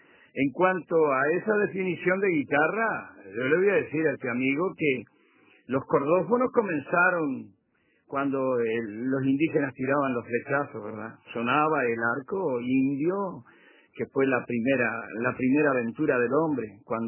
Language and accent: Spanish; Treinta y Tres, Uruguay; born there; yo nací en el Cebollatí, ahí enfrente a mi casa está el Cebollatí y está la Charqueada con su puerto